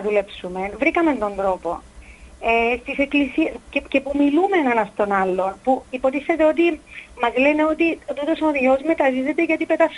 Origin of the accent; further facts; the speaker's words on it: Paphos, Paphos District, Cyprus; είμαι από την Πάφο.